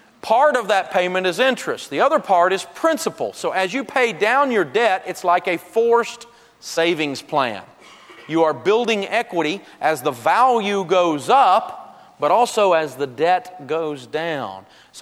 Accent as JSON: {"language": "English", "region": "Tennessee", "country": "United States", "said": "I'm from Tennessee."}